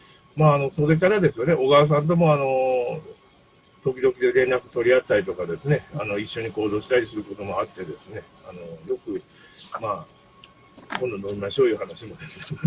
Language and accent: Japanese; Hiroshima, Japan; 広島の方でですね、私の地元の。